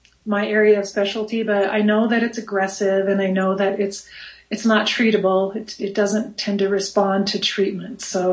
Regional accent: Wyoming, United States; I probably would have though, because I grew up in Wyoming.

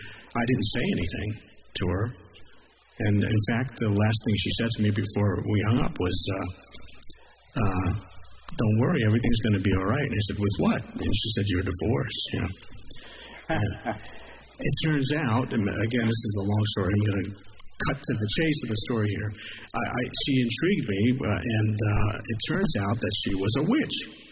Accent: New York, United States; now in California, United States; I was a writer, and I was here in California, but I'm from New York.

